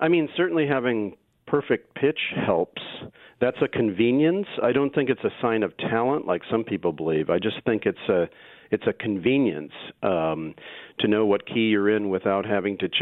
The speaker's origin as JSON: {"language": "English", "region": "Wisconsin", "country": "United States", "tie": "born or raised there", "said": "My dad always spoke as we were growing up in Wisconsin that beware of those people on the West Coast and the East Coast."}